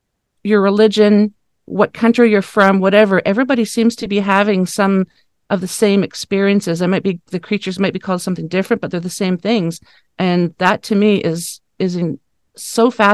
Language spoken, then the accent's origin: English; Dieppe, New Brunswick, Canada; I am Canadian. I was born and raised in a province called New Brunswick. That's on the east coast of Canada. And the little town that I lived in was called Dieppe. And we lived on a top floor of a three-story apartment building.